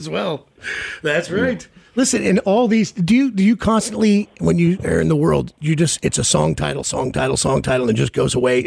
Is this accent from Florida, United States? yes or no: no; Memphis, Tennessee, United States; born there; Down when I was born in Memphis